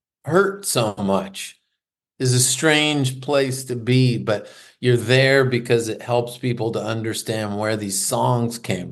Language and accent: English; New Hampshire, United States; I grew up in New Hampshire. WBCN was our real big local rock station coming out of Boston.